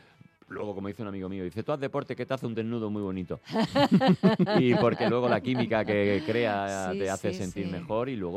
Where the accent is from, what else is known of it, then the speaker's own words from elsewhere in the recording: Málaga, Andalusia, Spain; vengo de Málaga, que parezco de verdad.